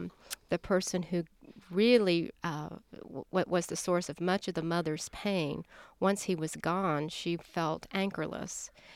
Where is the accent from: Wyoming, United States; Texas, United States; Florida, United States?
Florida, United States; I think as a writer who was born and raised in Florida